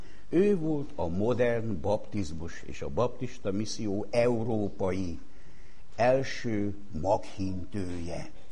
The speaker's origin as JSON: {"language": "Hungarian", "country": "Hungary", "said": "olyan missziómunkások, akik részben Magyarországról jöttünk át"}